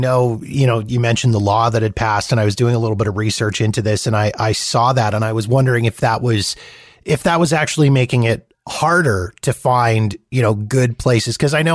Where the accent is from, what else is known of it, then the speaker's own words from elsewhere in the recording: California, United States; As a Californian, I'm right in there saying, listen, I'm going to take all you down right now.